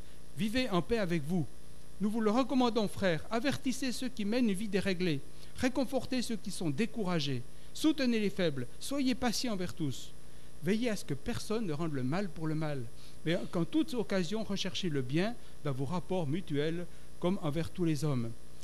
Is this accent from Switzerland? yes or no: yes; Switzerland; parce que je suis d'origine de Suisse où j'aime bien la neige.